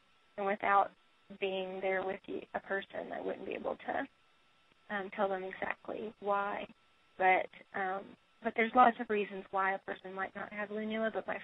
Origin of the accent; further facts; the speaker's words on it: the South, United States; And even when I was young, a child, a teenager, I'm from the South, the rural South, and my doctors were all osteopaths.